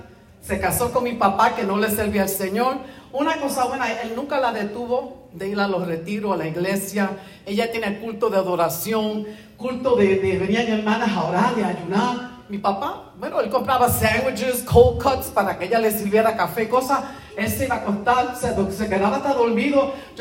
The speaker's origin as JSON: {"language": "Spanish", "region": "New York", "country": "United States", "tie": "born there", "said": "Yo soy la mayor de tres. Nacimos en Nueva York. Ella nos crió en la iglesia."}